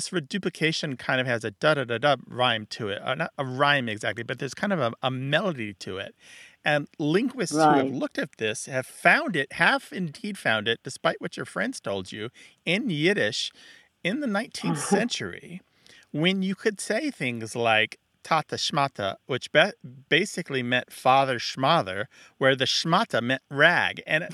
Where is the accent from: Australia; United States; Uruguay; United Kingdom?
United States; Missouri; moved away; Yes, because I am from Missouri, and I did leave it.